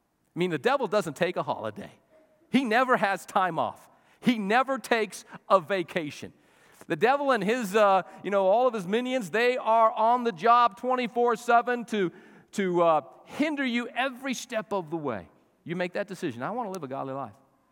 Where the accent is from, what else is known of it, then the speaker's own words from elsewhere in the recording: New Mexico, United States; I was born and raised in New Mexico, and in New Mexico, you learn Mexican judo.